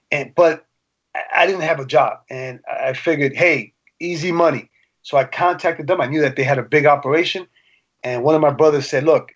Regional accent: New York City, New York, United States; first language Spanish; English is a second language; my first language was Spanish because that's all we spoke at home, even though it was New York City.

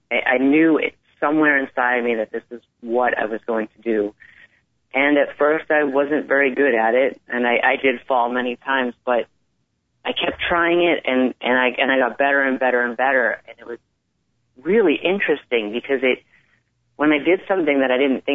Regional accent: East Coast, United States; and I'm from the East Coast, so when the trees would start to die, I couldn't breathe

